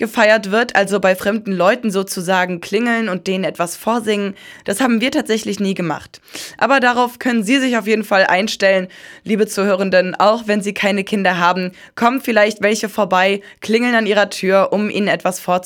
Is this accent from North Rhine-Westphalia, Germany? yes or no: no; Koblenz, Rhineland-Palatinate, Germany; Ich komme ja aus Koblenz am Rhein und dort sind wir als eine riesige Schar aus Kindern, Eltern und Erziehungsberechtigten und Lehrkräften mit unseren Laternen durch die Straßen gezogen.